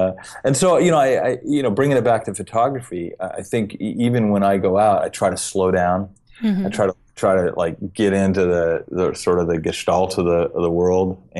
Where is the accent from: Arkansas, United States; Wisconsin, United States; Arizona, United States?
Arizona, United States; Tucson; Growing up in Tucson, I was kind of like a sci-fi nerd.